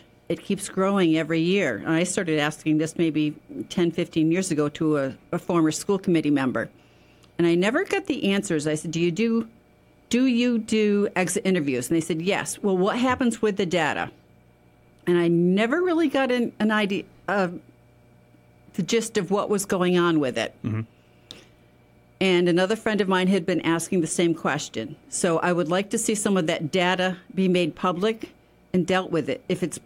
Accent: Pittsfield, United States; I grew up in Pittsfield. I was born and raised in the Southeast. I attended Pittsfield schools.

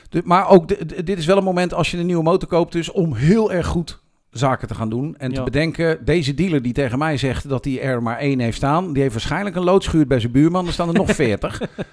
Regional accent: Netherlands; Maar ik ben ook Hollander, hè?

